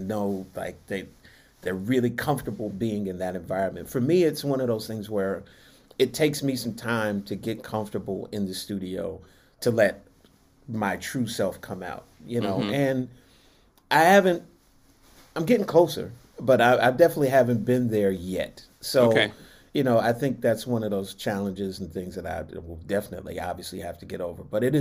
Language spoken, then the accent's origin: English; Los Angeles, California, United States; And I remember growing up in Los Angeles, my great grandmother was a huge Dodgers fan.